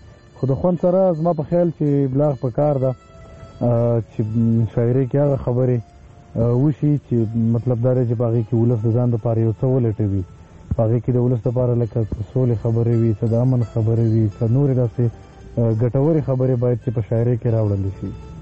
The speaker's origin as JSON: {"language": "Pashto", "region": "Khyber Pakhtunkhwa", "country": "Pakistan", "tie": "born or raised there", "said": "زه د باجوړ اوسیدونکی یم. باجوړ کې چارمنګ یو وادي ده الته زه زیږیدلی یم."}